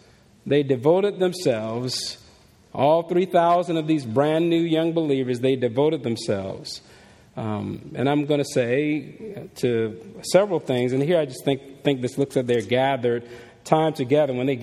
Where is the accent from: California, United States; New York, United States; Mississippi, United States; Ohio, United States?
California, United States; Los Angeles; I'm from Los Angeles.